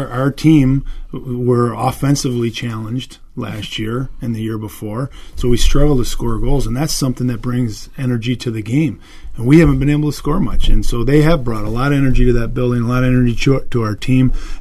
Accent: Detroit, Michigan, United States; I grew up in Metro Detroit and probably had more exposure to Michigan football at that time.

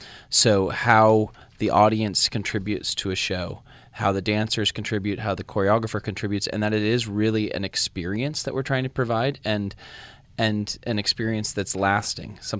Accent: San Luis Obispo, California, United States; I grew up here in San Luis Obispo before pursuing dance on a professional stages, really around the world and the country.

